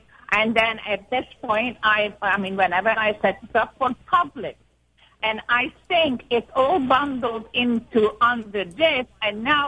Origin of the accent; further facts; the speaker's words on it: Rochester, New York, United States; now in Florida, United States; I am originally from Rochester, but I'm in Florida now.